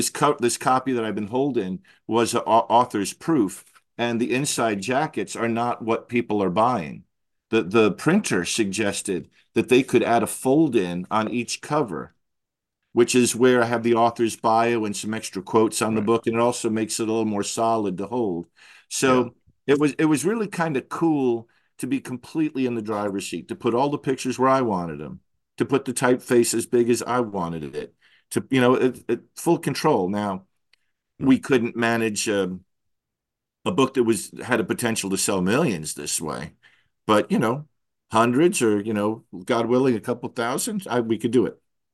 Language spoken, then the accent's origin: English; New Jersey, United States; if I'm this much of a Flip fan and I grew up in New Jersey and never heard of Flip till I was 53 years old